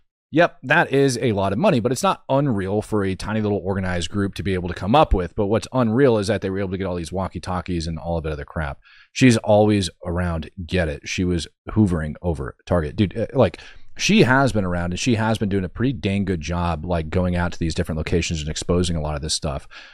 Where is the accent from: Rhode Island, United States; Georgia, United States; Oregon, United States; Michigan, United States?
Oregon, United States; I'm from Oregon. P-Town would be Portland.